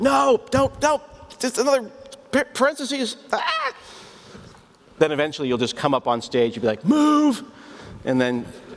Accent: Portland, Oregon, United States; because I'm from Portland.

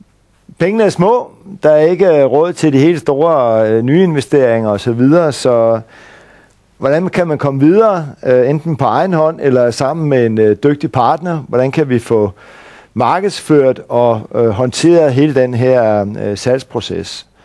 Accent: Roskilde, Zealand, Denmark; Nu kommer jeg fra Roskilde

